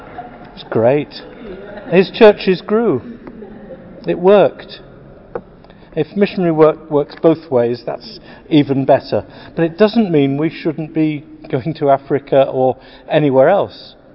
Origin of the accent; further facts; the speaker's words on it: England, United Kingdom; Not because we're English and we know best